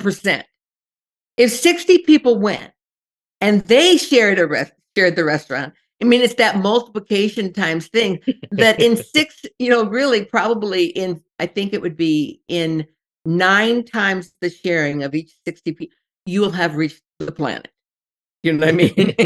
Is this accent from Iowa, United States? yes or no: yes; Iowa, United States; Well, as I always said, I'm originally from Iowa, farmland center of the U.S., right in the middle.